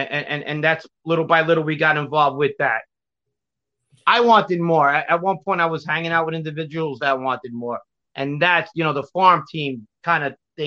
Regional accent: Ridgewood, New York, United States; And most of the kids that I grew up with in Ridgewood later on, like in my 12, 13, in my teen years, they were also in the similar situation.

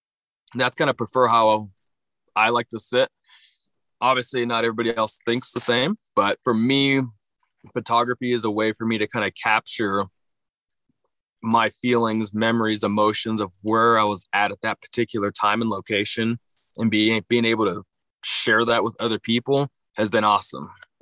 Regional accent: Oxnard, California, United States; No. So growing up, I actually grew up in Oxnard. I just tell people Ventura County.

